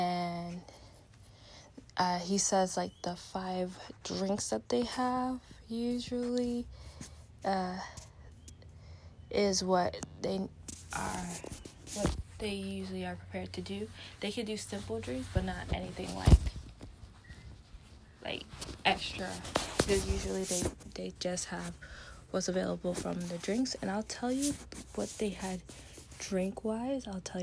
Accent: Canada; Again, I'm Canadian, so I don't really know about the USA in the 20s

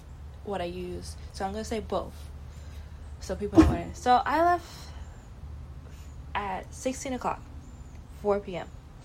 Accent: Montreal, Quebec, Canada; my hometown in Montreal, in French, how we pronounce, because Quebec is a French province, so it's Montreal

